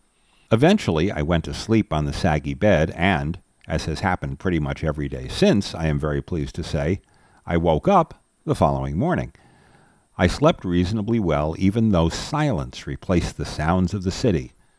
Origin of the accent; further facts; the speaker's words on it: New York City, New York, United States; I grew up in New York City, and my sojourns to the country were of limited significance.